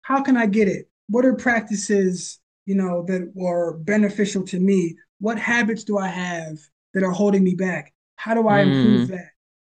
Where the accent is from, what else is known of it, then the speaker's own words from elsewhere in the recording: Philadelphia, Pennsylvania, United States; I grew up in Philly.